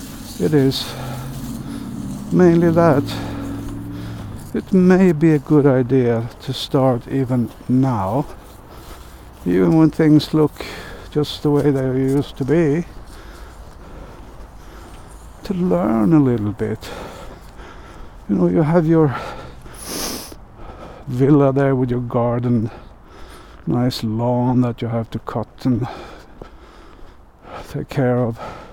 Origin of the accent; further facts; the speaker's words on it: Sweden; English is a second language; like in my hometown area there, Sweden, was the textile industry area where my father, who had a little trouser production company factory, used to drive around and buy cloth from the weavery